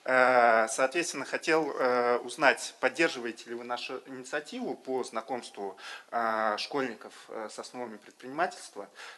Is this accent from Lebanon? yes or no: no; Russia; сказали, что мы из России, мы занимаемся математикой